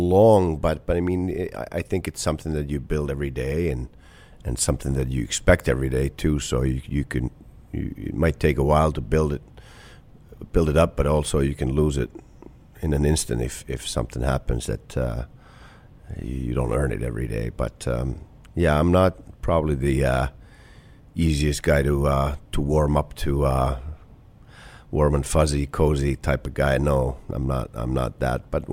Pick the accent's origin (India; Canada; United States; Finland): Finland; Kuopio, North Savo; Yeah, I was kind of Kuopio, my hometown, which is now known for a lot of NHL players